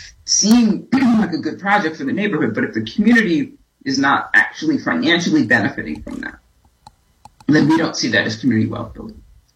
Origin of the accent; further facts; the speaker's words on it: New York City, New York, United States; now in Chicago, United States; I'm originally from New York, and I still see that as home. I've been in Chicago 8 years, but I guess once a New Yorker, always a New Yorker. So that's where I spent most of my life.